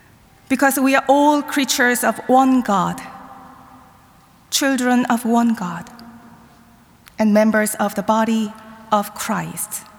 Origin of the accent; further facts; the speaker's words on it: South Korea; moved away as an adult; now in United States; I was born and raised in Korea and came to the United States in my 30s. All my education and work experience were in Korea, a country that takes pride in its ethnic homogeneity.